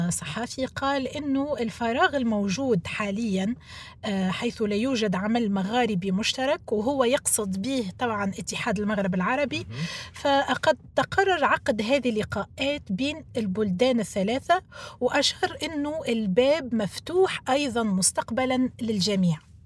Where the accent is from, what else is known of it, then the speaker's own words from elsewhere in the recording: Tunisia; now in United States; أنا مثلاً هناك كتونسية في أمريكا